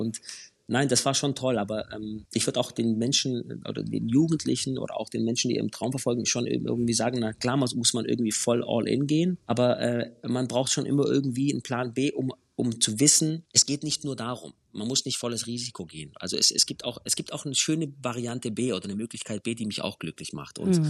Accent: Hechingen, Baden-Württemberg, Germany; Ich bin aus Hechingen, das ist eine 20.000 Einwohnerstadt.

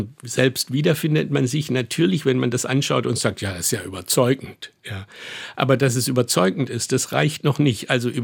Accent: Southern Germany, Germany; wie man in Süddeutschland sagt, wo ich herkomme

